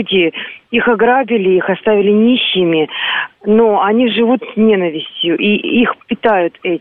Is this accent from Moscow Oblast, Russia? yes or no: yes; Odintsovo, Moscow Oblast, Russia; also born or lived in Ukraine; Я жила на Украине год, вот этот самый острый период, мама болела там, сама я из Одинцова, рождена на Украине.